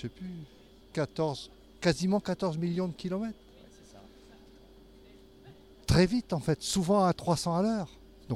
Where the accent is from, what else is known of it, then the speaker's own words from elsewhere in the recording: Hauts-de-France, France; now in Montélimar, France; Et puis je viens de Montélimar, mais je suis pas originaire de Montélimar, je suis originaire du Nord.